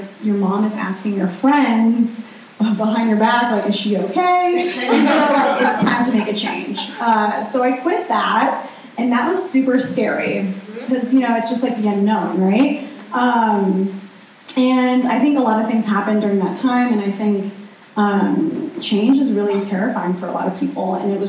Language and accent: English; Ohio, United States; I am from Ohio, like you said